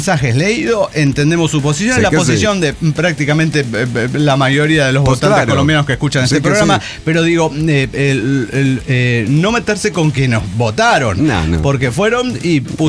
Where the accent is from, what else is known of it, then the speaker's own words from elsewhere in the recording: Nicaragua; Y con la situación que se vive en mi país, hablamos de Nicaragua.